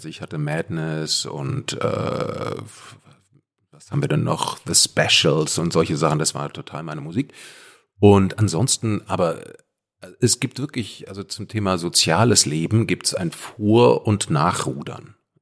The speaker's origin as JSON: {"language": "German", "town": "Dietzenbach", "region": "Hesse", "country": "Germany", "tie": "born or raised there", "said": "ich bin ganz normal in Dietzenbach zur Schule gegangen und wir hatten dort eine Gesamtschule"}